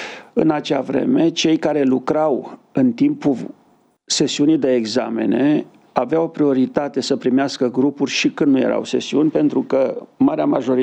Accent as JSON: {"language": "Romanian", "town": "Bacău", "region": "Bacău County", "country": "Romania", "tie": "born or raised there", "said": "Eu provin din Bacău. M-am născut și am copilărit. Școala generală și liceul le-am făcut în Bacău."}